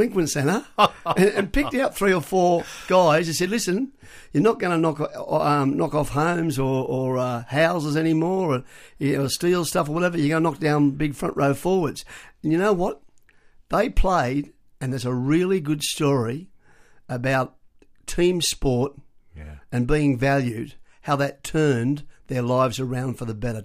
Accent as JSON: {"language": "English", "town": "Wagga Wagga", "region": "New South Wales", "country": "Australia", "tie": "born or raised there", "also_born_or_lived": "Sydney", "said": "I was born in Sydney. I'm the eldest of five children. My father was a policeman. Sadly, Dad passed away 6 years ago. But because I had bad asthma, we got shot off to Wagga. Dad got transferred to Wagga."}